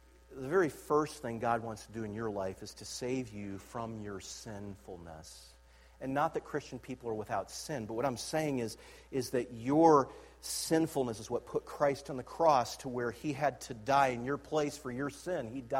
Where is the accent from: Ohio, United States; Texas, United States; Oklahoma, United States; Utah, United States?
Ohio, United States; Canton; Growing up in Canton, Ohio, we lived in Jackson Township.